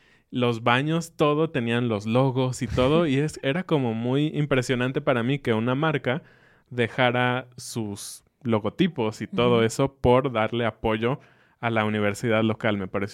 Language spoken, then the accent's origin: Spanish; Mexico; Y como buenos mexicanos, cenamos un poco más tarde.